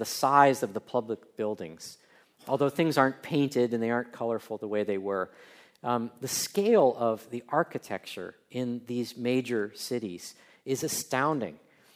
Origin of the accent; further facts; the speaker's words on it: Ohio, United States; I grew up in Northeast Ohio in a Methodist church in a suburb of Akron, Ohio